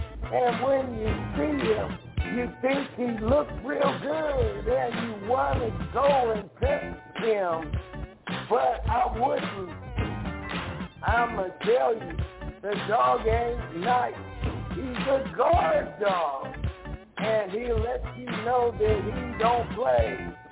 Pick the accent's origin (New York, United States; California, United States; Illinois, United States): California, United States; Los Angeles; I had some vicious dogs on my block when I grew up in South Central L.A.